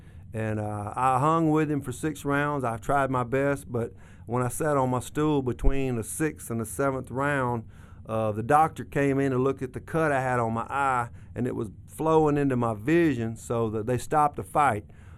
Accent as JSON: {"language": "English", "town": "Tupelo", "region": "Mississippi", "country": "United States", "tie": "born or raised there", "said": "because my father was a Pentecostal preacher, and I grew up in Tupelo, Mississippi."}